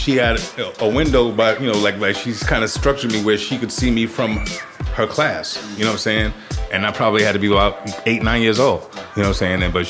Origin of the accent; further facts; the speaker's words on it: Queens, New York, United States; born there; I was born in Queens General Hospital. That's in Queens, New York. And both my parents are from the Bland Projects in Flushing, Queens.